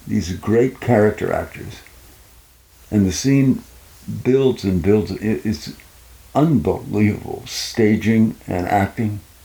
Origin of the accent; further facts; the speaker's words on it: Wolfville, Nova Scotia, Canada; Yeah, I grew up in Wolfville, Nova Scotia.